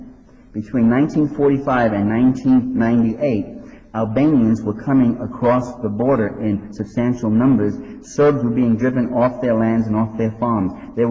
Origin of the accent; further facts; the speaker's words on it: New York, United States; I'm from New York, but I'm really not brilliant.